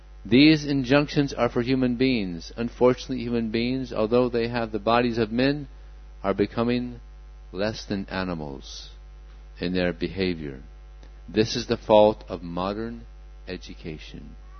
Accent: United States; I'm from America, and I didn't know anything about the philosophy of India.

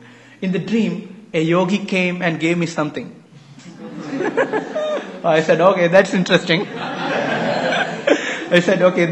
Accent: Kerala, India; So where are you from? She said, I'm from Kerala. I said, I'm also from Kerala.

